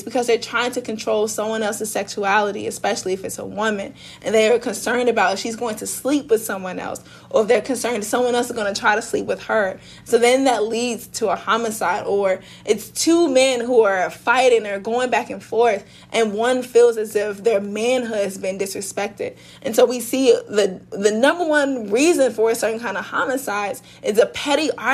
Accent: St. Louis, Missouri, United States; Like, y'all, I am from South St. Louis. We can't abolish nothing.

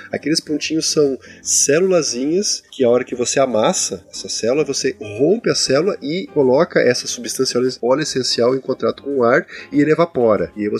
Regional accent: Rio Grande do Sul, Brazil; que eu digo bergamota, porque eu sou gaúcho, né?

